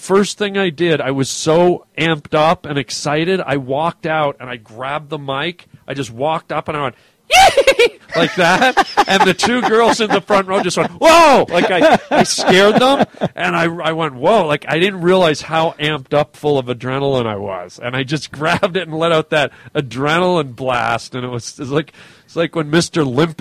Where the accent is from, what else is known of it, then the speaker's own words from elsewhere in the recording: Canada; and I'm a Canadian guy, right?